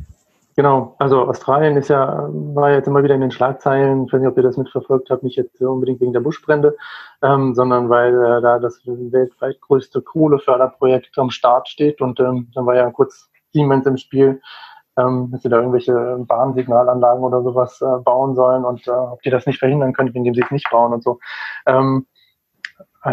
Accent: Germany; also born or lived in Egypt; Ich bin zum Beispiel in Ägypten groß geworden, 7 Jahre lang. Wir waren halt 7 Jahre genau im Ausland.

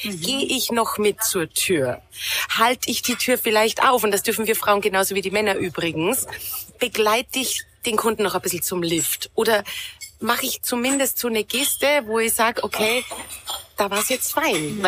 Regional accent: Salzburg, Austria; Du hast jetzt gerade mein Heimatland Salzburg angesprochen.

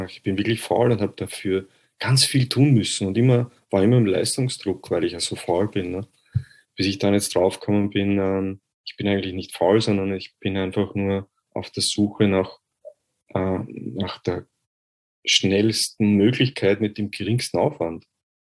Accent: Vienna, Austria; wie ihr wahrscheinlich hören könnt, ich bin aus Österreich, aus Wien. Ich hoffe, ihr könnt meinen Dialekt verstehen.

